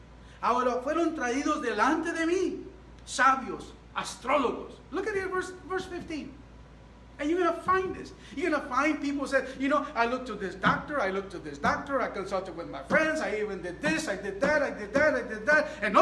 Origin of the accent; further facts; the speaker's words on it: Mexico; como somos mexicanos amigos